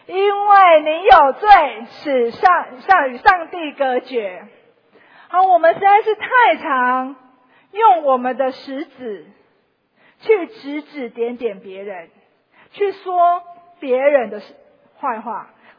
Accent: Taiwan; 我们中国人说，我们台湾人说，去人家做客不要带两串香蕉。

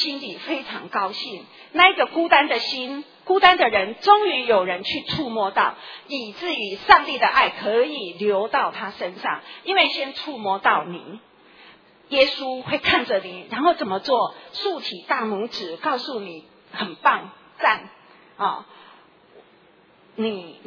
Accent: Donggang, Pingtung County, Taiwan; 我的故乡在东港

